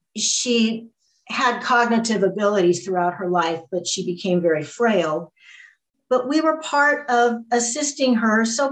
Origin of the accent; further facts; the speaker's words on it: United States; I grew up in the Greek culture, Greek American, and my Yaya grandmother lived with us in our home for 14 years.